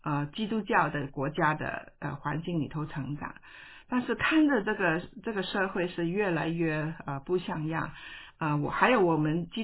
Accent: Hong Kong; now in United States; 我是从香港来到美国这里

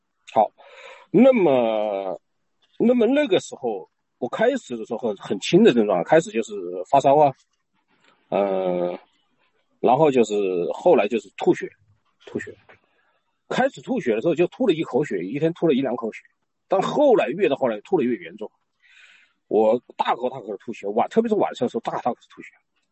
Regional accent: China; 我出生在中国，我在中国长大，也一直在中国。

